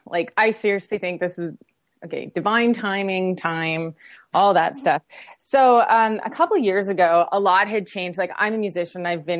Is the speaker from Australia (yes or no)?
no; Canada; now in Los Angeles, United States; I live in Los Angeles. She lives in Toronto. I had found out we're both Canadian.